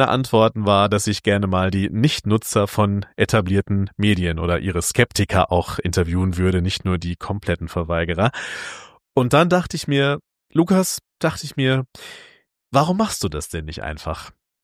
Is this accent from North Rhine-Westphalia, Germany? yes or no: yes; North Rhine-Westphalia, Germany; Da bin ich durch den Wald meiner Heimat im Sauerland gelaufen